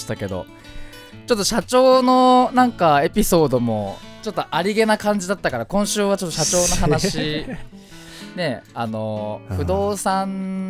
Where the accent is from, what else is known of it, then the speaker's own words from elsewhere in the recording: Fujisawa, Kanagawa, Japan; 藤沢出身の俳優タレントとして活動する